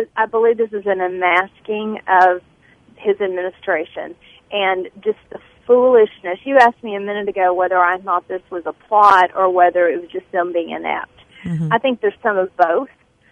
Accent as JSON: {"language": "English", "country": "United States", "said": "we are American patriots. I mean, like, we love our country"}